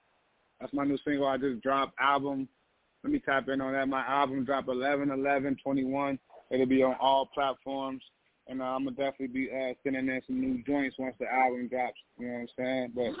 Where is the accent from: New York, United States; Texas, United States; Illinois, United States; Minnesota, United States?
Minnesota, United States; Minneapolis; I'm from Southside, Minneapolis.